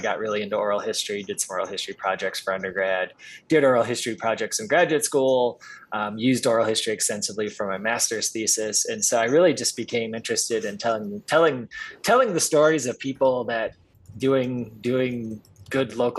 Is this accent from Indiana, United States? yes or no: no; Wisconsin, United States; And I'm from Wisconsin originally, so Wisconsin history.